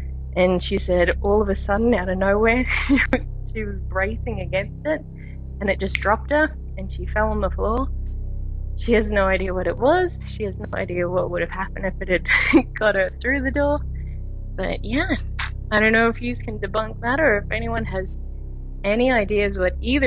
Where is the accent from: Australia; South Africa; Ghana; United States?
Australia; I'm from Australia.